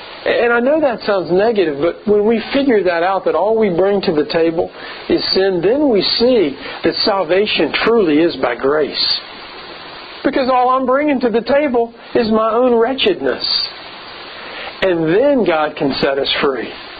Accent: Lynchburg, Virginia, United States; There were two country clubs in my hometown in Lynchburg, Virginia.

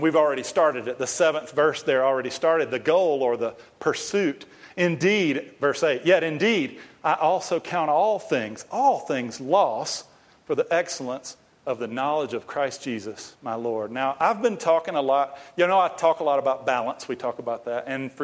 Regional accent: Georgia, United States; born there; I grew up 55 miles from Auburn and about 2.5 hours from Athens, but I was born in Georgia. So Georgia was it

